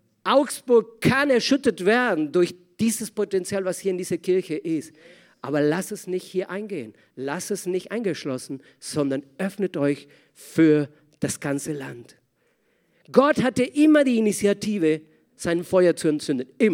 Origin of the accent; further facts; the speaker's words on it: Argentina; Leute, wir kommen aus dem Ende der Welt. Wir kommen aus Argentinien.